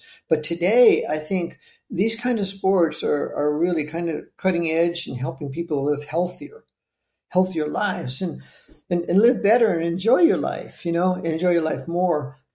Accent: Newington, Connecticut, United States; now in Boston, United States; later started up after we all moved to Boston and everything. We're from Newington, Connecticut.

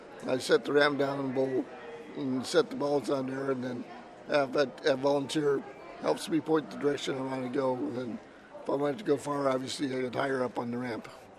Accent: Colorado, United States; I grew up in Colorado

